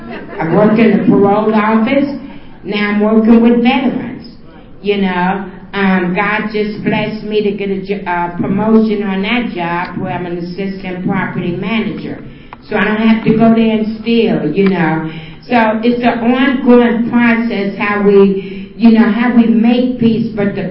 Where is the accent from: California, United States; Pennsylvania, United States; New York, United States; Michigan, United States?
California, United States; San Francisco; I'm from San Francisco. I'm a 49er fan